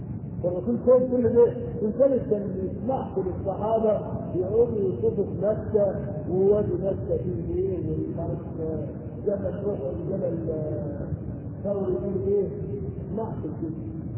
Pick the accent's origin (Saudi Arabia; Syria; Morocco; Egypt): Egypt; أنا مصري مسلم